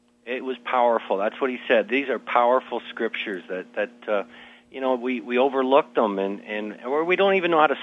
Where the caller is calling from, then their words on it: Ontario, Canada; Well, I'm calling from Canada.